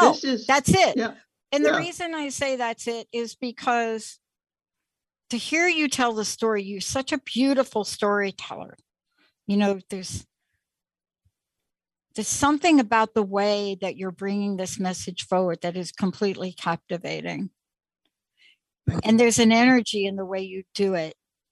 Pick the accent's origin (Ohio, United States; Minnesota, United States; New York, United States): New York, United States; The Bronx; I'm from the Bronx.